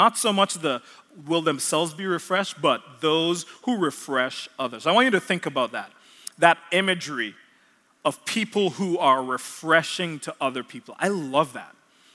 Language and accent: English; Jamaica; And so and I'm from Jamaica. And so there's tons of accents in this same house.